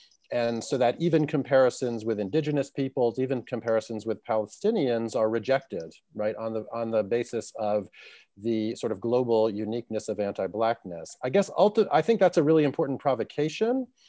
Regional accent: United States; as an American, this is very, you know, very important and intimate to me as well.

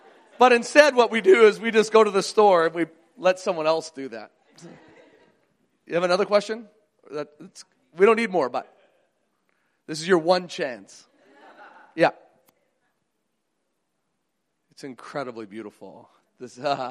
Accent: Manitoba, Canada; Our slogan in Manitoba, so I'm from Canada, but the very center province is called Manitoba.

